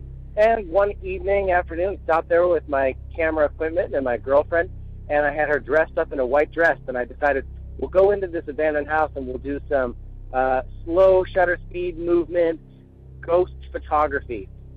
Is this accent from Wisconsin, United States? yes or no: yes; Wausau, Wisconsin, United States; I grew up in the Wausau area as well.